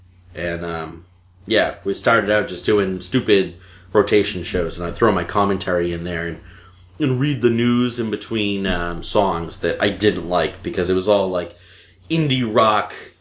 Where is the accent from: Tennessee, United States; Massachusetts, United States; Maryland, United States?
Massachusetts, United States; Boston; When I was a kid, the big thing in Boston, if you were a white kid growing up in Boston, you listened to WBCN.